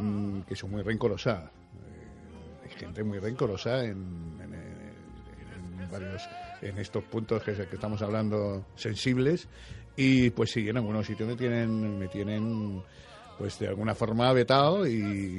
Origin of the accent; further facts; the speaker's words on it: Alcoy, Valencian Community, Spain; Yo nací en Alcoy, como he sabido, y provincia de Alicante, y bueno, comunidad valenciana, me siento valenciano, español.